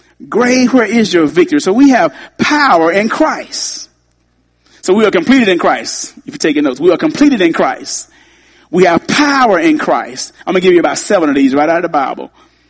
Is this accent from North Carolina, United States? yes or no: no; Arkansas, United States; When I grew up in the Baptist church down in Southern Arkansas, you see certain things as a little kid growing up